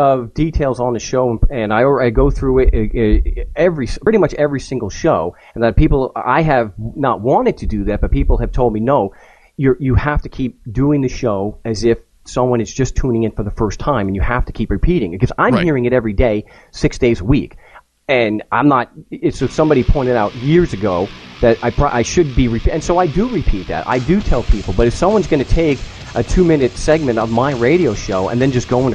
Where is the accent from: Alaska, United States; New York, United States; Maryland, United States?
New York, United States; Long Island; I'm a schmuck from Long Island.